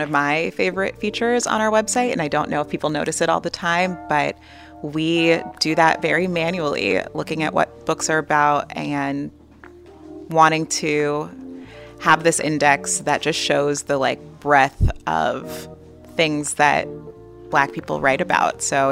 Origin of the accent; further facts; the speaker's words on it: Los Angeles, California, United States; I grew up here in South Central Los Angeles, and a lot of our staff is from here.